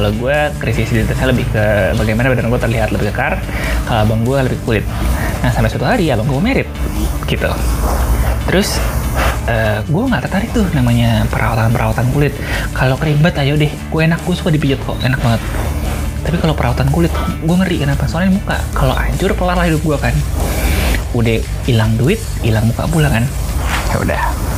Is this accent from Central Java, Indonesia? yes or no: yes; Kebumen, Central Java, Indonesia; Bapak gue dari Malang, emang gue dari Kebumen. Kampung kan, gak ada ningrat-ningratnya kan. Meskipun mak gue bilang, kita adalah keturunan pahlawan nasional.